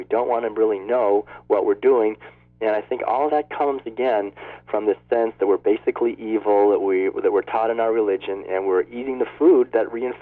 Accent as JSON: {"language": "English", "region": "Massachusetts", "country": "United States", "said": "I'm from Massachusetts. Forebears came over on the Mayflower and on the Planter in 1620 and 1632, and so I come from Puritan stock"}